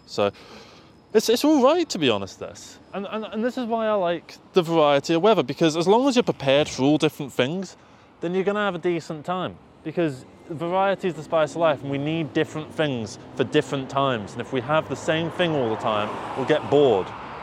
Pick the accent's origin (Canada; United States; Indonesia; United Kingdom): United Kingdom; today, I wanted to talk to you a little bit about the weather, as the British tend to do. We like to talk about the weather, as is the stereotype.